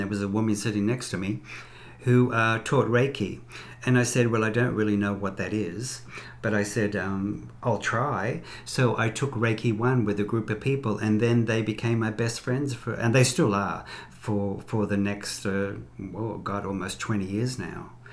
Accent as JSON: {"language": "English", "town": "Sydney", "region": "New South Wales", "country": "Australia", "said": "Well, I'm from Sydney, Australia."}